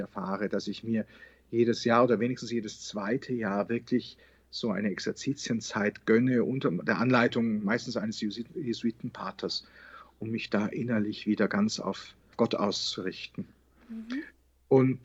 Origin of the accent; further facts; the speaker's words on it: Bavaria, Germany; Ich war dann in der katholischen Jugend hier bei uns im Allgäu.